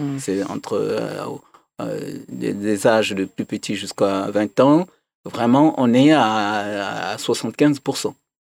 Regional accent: Republic of the Congo; particulièrement le Congo-Brazzaville, et notamment dans ma région d'origine

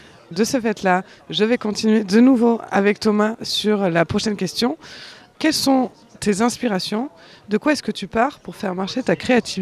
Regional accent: Aix-en-Provence, Provence-Alpes-Côte d'Azur, France; Je viens d'Aix-en-Provence, je dessine depuis petite

